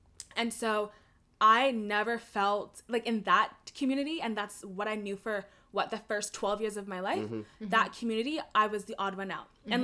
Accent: London, United Kingdom; So I grew up in London, obviously.

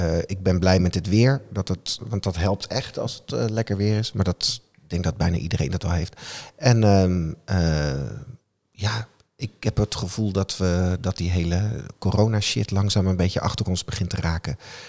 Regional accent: Wageningen, Gelderland, Netherlands; Ik kon haar uit waar ik vandaan kom. Uit Wageningen.

